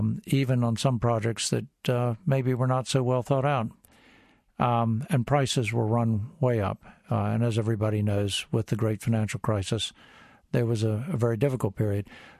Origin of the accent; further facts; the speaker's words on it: United States; accent: American; also born or lived in Great Britain; now in United Kingdom; I may have a bit of an American accent, and I did go to Yale Law School and I grew up in America from English heritage, I've spent most of my working life in Great Britain and now here.